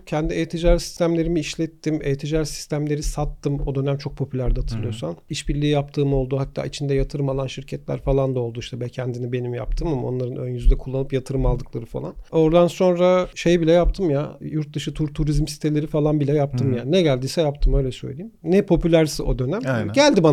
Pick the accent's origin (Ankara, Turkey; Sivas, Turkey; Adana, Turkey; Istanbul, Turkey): Ankara, Turkey; Ankaralıyım ben.